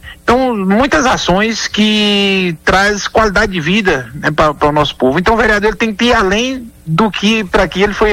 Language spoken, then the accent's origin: Portuguese; Cabeceira de Jiboia, Brazil; eu tenho o maior orgulho de ter nascido e criado aqui em Cabeceira de Jiboia, na região da Limeira